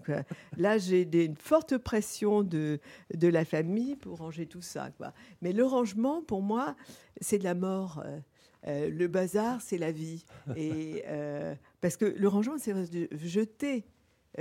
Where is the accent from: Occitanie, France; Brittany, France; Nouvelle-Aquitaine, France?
Brittany, France; Lorient; born there; Saint-Gérant avait été construit à Lorient, ma ville natale, port de la Compagnie des Indes au XVIIIe siècle.